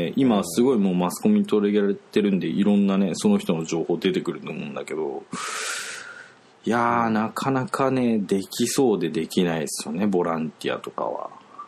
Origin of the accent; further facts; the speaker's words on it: Oita, Japan; まあ、自分も大分出身なんで